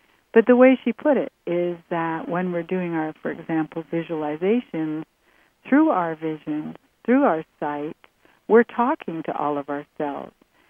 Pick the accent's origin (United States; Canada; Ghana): Canada; I'm Canadian, not American